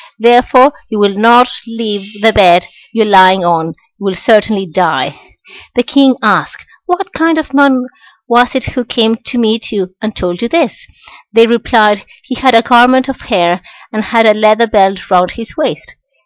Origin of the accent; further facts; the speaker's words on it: Dublin, Leinster, Ireland; I'm from Dublin